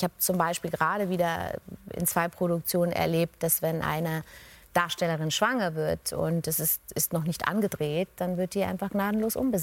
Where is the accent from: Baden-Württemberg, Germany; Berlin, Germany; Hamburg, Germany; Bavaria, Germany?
Bavaria, Germany; Ich bin ja Bayer.